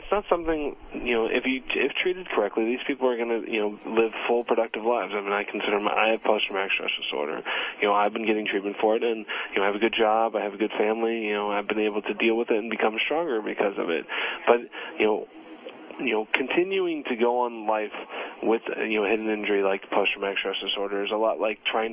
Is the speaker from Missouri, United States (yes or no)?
no; California, United States; Oh, no. I'm from California. I feel like I'm coming back home.